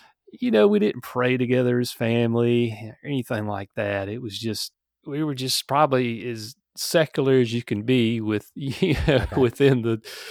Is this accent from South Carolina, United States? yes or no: yes; South Carolina, United States; The sunny state of South Carolina, and I've pretty much been here all my life. I guess you can say I was just basically from middle-class family growing up.